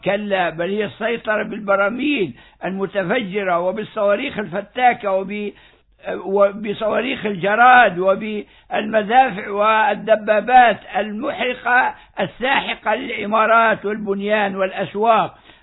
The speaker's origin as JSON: {"language": "Arabic", "country": "Libya", "said": "هذا الإجرام الذي رأيناه يقع في بلادنا ليبيا صباح مساء"}